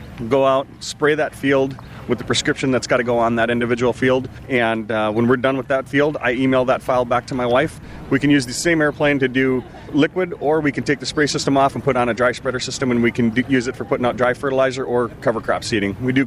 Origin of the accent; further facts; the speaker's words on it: Wisconsin, United States; I'm an operator from Wisconsin, and I fly fixed-wing aircraft there in Wisconsin.